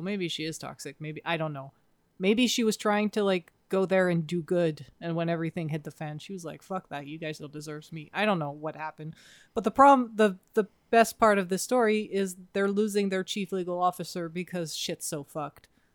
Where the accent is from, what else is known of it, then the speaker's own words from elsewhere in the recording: Canada; We're Canadian talking about the US legal system, and I can barely grasp the Canadian legal system.